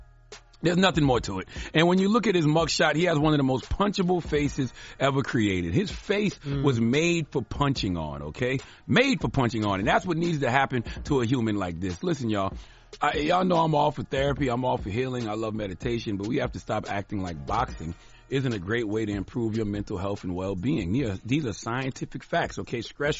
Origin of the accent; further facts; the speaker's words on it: South Carolina, United States; Mind you, I'm from South Carolina.